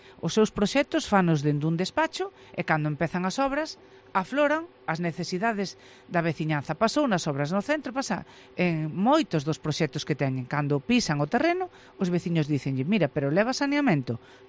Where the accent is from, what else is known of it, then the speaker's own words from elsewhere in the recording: Lugo, Galicia, Spain; e como lucense, pois tamén dende logo é un acto de responsabilidade.